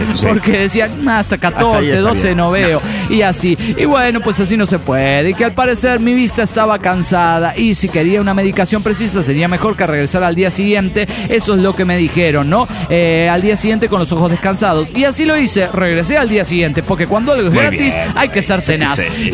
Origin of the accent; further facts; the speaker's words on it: Salta, Argentina; soy de Salta, Argentina.